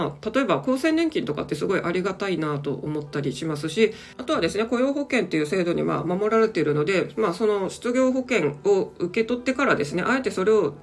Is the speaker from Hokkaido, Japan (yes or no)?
yes; Sapporo, Hokkaido, Japan; also born or lived in Saitama / Tokyo; こんな札幌育ちの私が言うのもなんですけど、たった2年の東京都民生活でもやっぱり埼玉県民の時とは違うですね、東京都しかも23区に住んでたんで